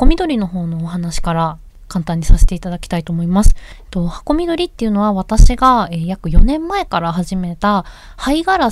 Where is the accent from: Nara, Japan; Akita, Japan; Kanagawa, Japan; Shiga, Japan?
Shiga, Japan; also born or lived in Tokyo; 強制的にというよりは自ら滋賀県なんか余白ある気がするみたいな感じで